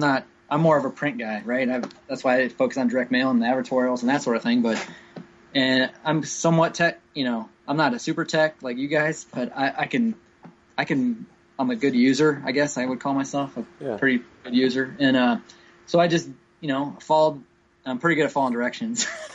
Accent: Columbus, United States; I'm from Columbus, which is about 2 hours away from here.

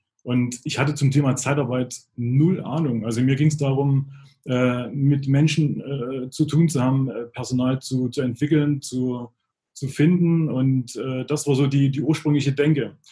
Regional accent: Chemnitz, Saxony, Germany; born there; Ich bin ja in Karl-Marx-Stadt geboren

